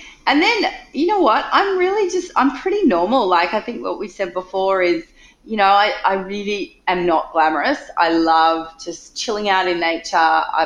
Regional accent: Australia; that's been drummed into me my whole life, growing up as an Aussie kid, is you've just got to have a really great sun protection.

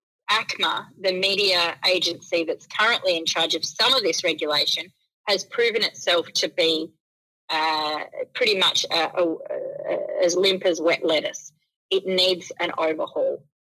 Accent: South Australia, Australia; I recently conducted or commissioned a poll here in my home state in South Australia

